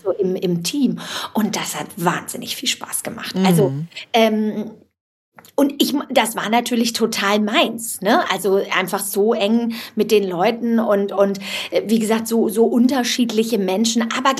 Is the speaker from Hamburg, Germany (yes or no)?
no; Bremen, Germany; ich komme ja aus Bremen oder in der Nähe von Bremen und ich habe damals mein Abitur in Bremen gemacht.